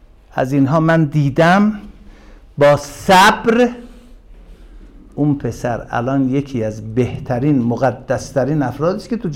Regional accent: Iran; ما ایرانی هستیم دیگه، اینو توضیح نمیدم.

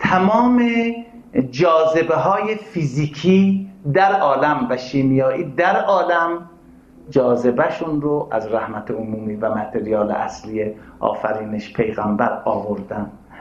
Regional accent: Iran; گفتم من ایرانی هستم.

